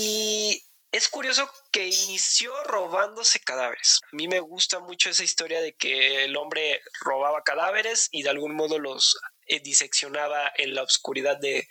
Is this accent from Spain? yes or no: no; Mexico; Tengo 26 años, soy de México